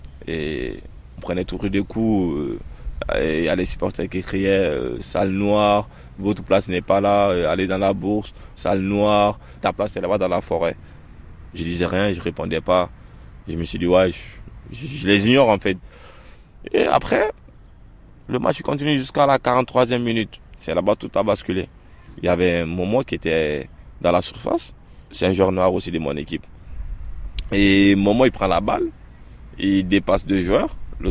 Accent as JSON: {"language": "French", "country": "Guinea", "tie": "born or raised there", "moved": "yes", "lives_now": "Strasbourg, France", "said": "j'habite sur Strasbourg, j'ai 26 ans, je suis né à Guinée-Conakry. Quand j'étais en Afrique, comme tout gamin, j'aimais le football"}